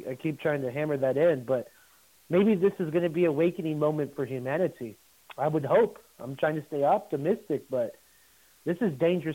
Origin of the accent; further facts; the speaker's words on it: United States; obviously I'm American